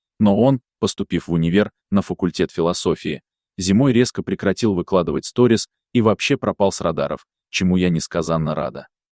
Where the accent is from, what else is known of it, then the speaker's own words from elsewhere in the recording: Yekaterinburg, Sverdlovsk Oblast, Russia; now in Moscow, Russia; я выдохнула с облегчением, когда мама сообщила, что мы переезжаем из Екатеринбурга в Москву.